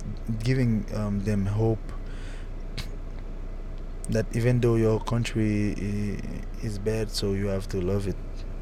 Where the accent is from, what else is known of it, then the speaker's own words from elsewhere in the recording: Port-au-Prince, Ouest, Haiti; English is a second language; Okay, I grew up in Port-au-Prince. I was born in Port-au-Prince, October 2nd, 1984.